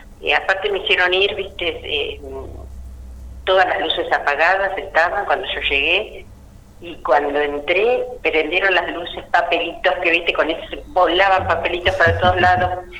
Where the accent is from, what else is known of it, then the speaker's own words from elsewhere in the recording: La Plata, Buenos Aires Province, Argentina; te digo que yo soy platense, no vuelvo ni loca a la Plata.